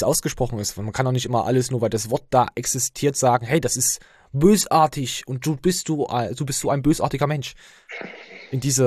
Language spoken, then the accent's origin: German; Germany; warum bedenke ich als Deutscher dann wieder, dass es abwertend ist?